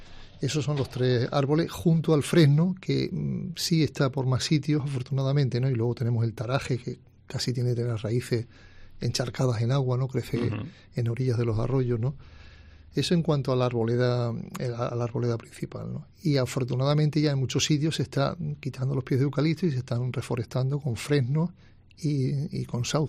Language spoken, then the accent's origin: Spanish; Épila, Aragon, Spain; Yo soy natural de Épila, Zaragoza, y nosotros vinimos a la azucarera de Gédula